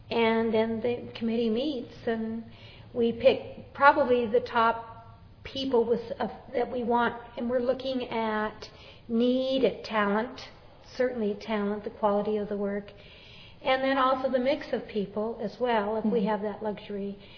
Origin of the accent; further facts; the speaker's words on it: California, United States; moved away as an adult; now in Montana, United States; I grew up in Southern California, and I didn't know anything when I came up here.